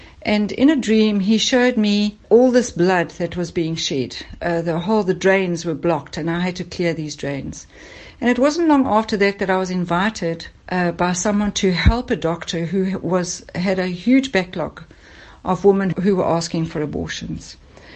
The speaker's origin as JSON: {"language": "English", "town": "Johannesburg", "region": "Gauteng", "country": "South Africa", "lives_now": "Ballito, South Africa", "said": "I come originally from Johannesburg. I've been living in Ballito for about 20 years, or in Natal for about 20 years now."}